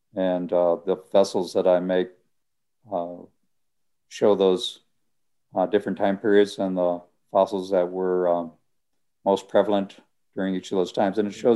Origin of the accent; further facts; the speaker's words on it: Rhode Island, United States; I grew up in Rhode Island where there aren't very many fossils at all. And when I came to the Midwest to study at college